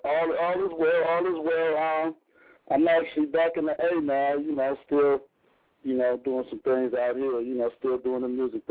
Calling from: Oakland, California, United States; I'm calling from Oakland, California.

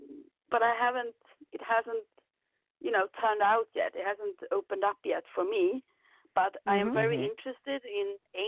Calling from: Sweden; I'm calling from Sweden.

